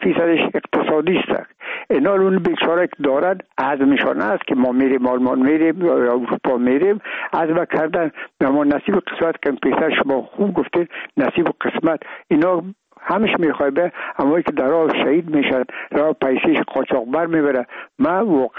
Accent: Afghanistan; میگم ما افغان هستیم

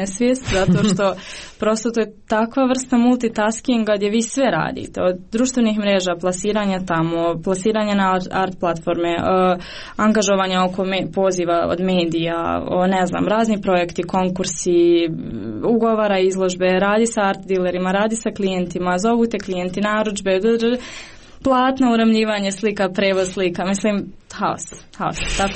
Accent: Sarajevo, Federation of Bosnia and Herzegovina, Bosnia & Herzegovina; jer ja sam ipak iz Sarajeva

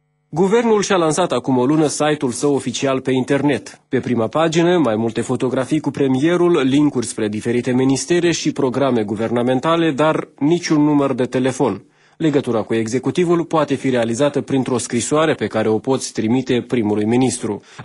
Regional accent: Cahul, Cahul District, Moldova; sunt de la Cahul.

